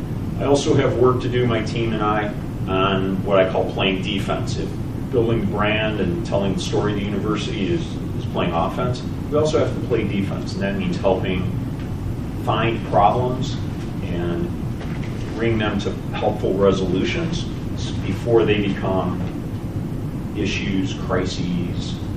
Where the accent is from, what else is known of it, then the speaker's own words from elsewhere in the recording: Detroit, Michigan, United States; I grew up in Detroit, Michigan, so I'm sorry, but I can never be a Yankees fan.